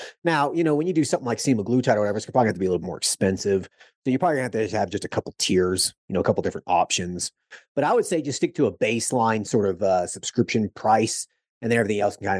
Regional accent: Southeast, United States; you know, I'm from the Southeast originally.

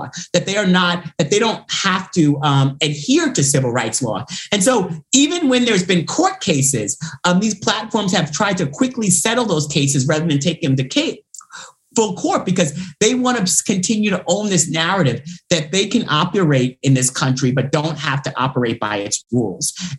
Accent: New York, United States; I grew up on Eastern Long Island and he worked to build homes.

